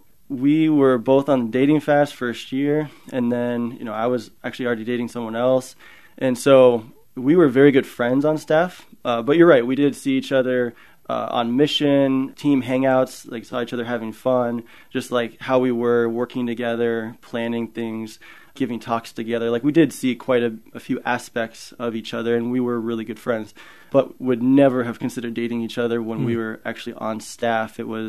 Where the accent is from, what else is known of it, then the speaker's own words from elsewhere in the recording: Kansas, United States; I'm from Kansas originally.